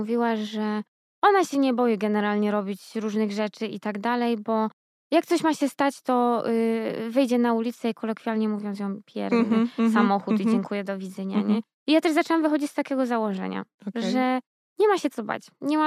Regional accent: Kraków, Lesser Poland, Poland; Ja jestem z Huty, więc z Krakowa.

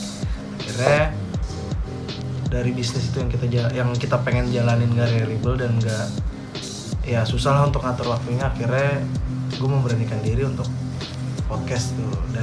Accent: Tangerang, Banten, Indonesia; gue kuliah di Jakarta nih, man, tapi gue dari TK bahkan gue ditinggal di Tangerang. Ya kan, dari gue tinggal di Tangerang dari TK sampai SMA gue di Tangerang, dan gue memberanikan diri untuk gue kuliah di Jakarta.

